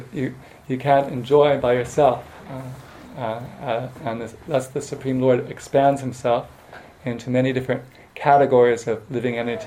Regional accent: United States; I'm from America, and I spend the summer in Newcastle, England, but I spend 1 week in Ireland in April and September

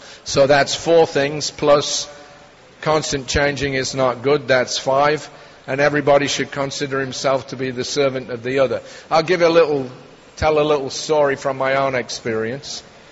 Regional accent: Northern England, United Kingdom; I grew up in Northern England.

